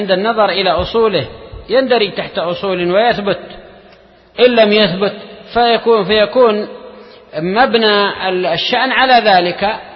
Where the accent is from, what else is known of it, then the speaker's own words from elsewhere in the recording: Yemen; عندنا في اليمن هذا موجود